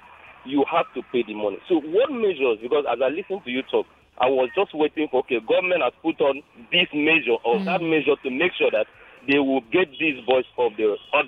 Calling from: Oshodi, Lagos, Nigeria; I'm calling from Oshodi.

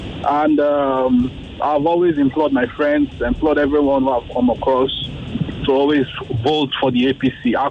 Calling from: Ikeja, Lagos, Nigeria; I'm calling in from Ikeja, Lagos.

